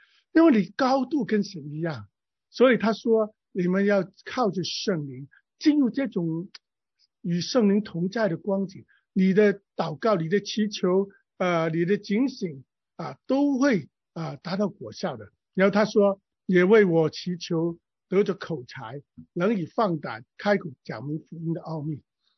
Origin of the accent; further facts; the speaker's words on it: China; 我们中国人把圣洁与道德那种完美，那种不犯罪等同